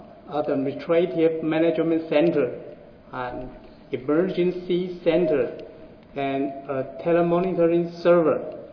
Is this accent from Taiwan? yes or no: yes; Taichung, Taiwan; I'm from Taiwan, Taichung.